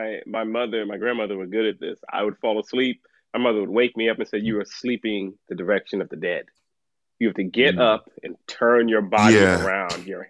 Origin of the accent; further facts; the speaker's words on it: Trinidad & Tobago; my earliest years are of growing up in Trinidad.